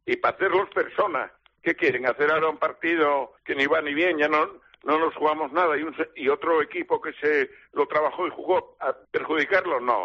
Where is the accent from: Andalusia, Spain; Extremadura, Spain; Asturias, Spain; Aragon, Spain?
Asturias, Spain; Gijón; yo leía aquí en mi tierra, en Gijón